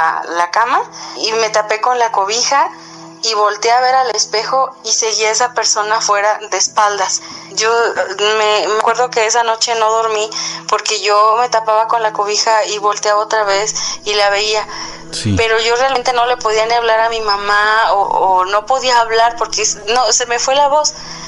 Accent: Querétaro, Mexico; soy del estado de Querétaro.

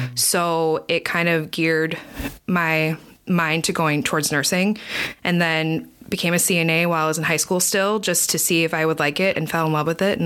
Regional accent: Oak Creek, Wisconsin, United States; I'm kind of a local person from here. I grew up in Oak Creek. So I knew the community.

